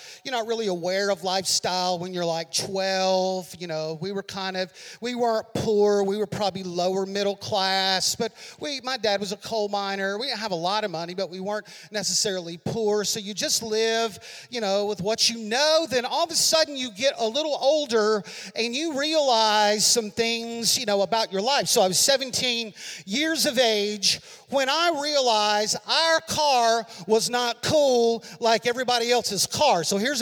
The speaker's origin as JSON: {"language": "English", "town": "Birmingham", "region": "Alabama", "country": "United States", "tie": "born there", "said": "So a long time ago in a land far away, I was born in Birmingham, Alabama."}